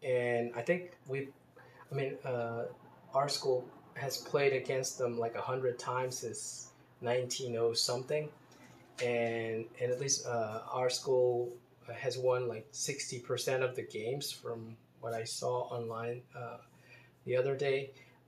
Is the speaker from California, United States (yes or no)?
no; Baltimore, Maryland, United States; He lived in the Baltimore area when he was a kid, and I grew up in the Baltimore area.